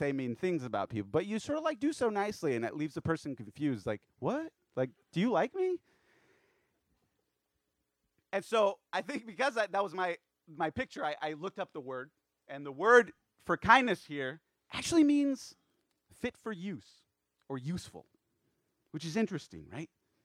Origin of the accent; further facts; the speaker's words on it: Texas, United States; when I think about kindness, growing up in Texas, like being kind meant like insulting people nicely, right?